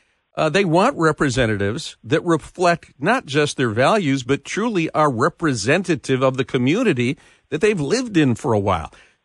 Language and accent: English; Grand Rapids, Michigan, United States; that's my hometown, Grand Rapids.